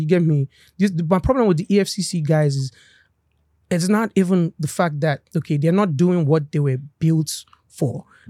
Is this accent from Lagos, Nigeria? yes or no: no; Kaduna, Kaduna State, Nigeria; born there; one of them spoke Hausa, so I spoke Hausa back to him. So he was like, where are you from? I was born in Kaduna.